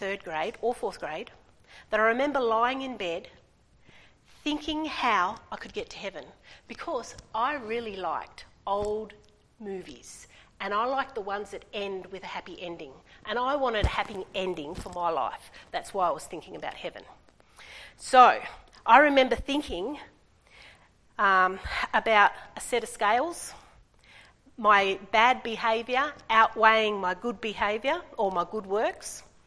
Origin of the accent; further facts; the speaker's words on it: Sydney, New South Wales, Australia; also born or lived in Ingham / Mount Fox; And I was born in Ingham. And for the first 5 years, I grew up on 105 acres on Mount Fox. Dad worked a lot. And around when I was about 5 years old, we moved down to Sydney.